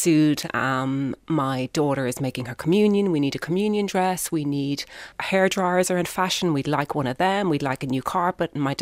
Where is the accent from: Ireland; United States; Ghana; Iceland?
Ireland; but my parents made a really, really great effort that we grew up being Irish, not Indian. So at home, my mother would speak Hindi to us.